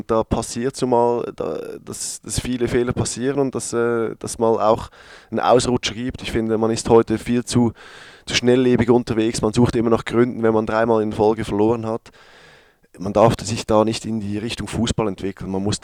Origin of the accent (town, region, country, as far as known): Switzerland; accent: Swiss German